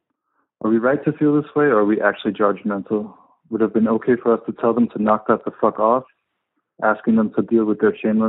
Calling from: Berlin, Germany; I'm calling from Berlin

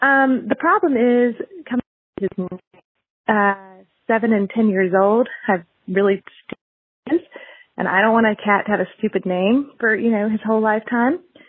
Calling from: Amsterdam, North Holland, Netherlands; I'm calling from Amsterdam.

